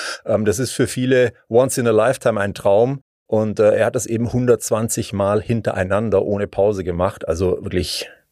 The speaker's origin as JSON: {"language": "German", "town": "Mengen", "region": "Baden-Württemberg", "country": "Germany", "tie": "born or raised there", "said": "war 6 Wochen später dann in meiner Heimat in Mengen selbst am Start. Als 12-Jähriger mit einer Sondergenehmigung."}